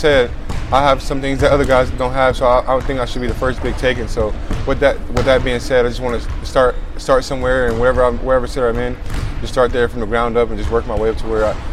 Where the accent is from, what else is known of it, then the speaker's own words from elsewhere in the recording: Nebraska, United States; I'm from Nebraska, so like I'm not used to any certain thing.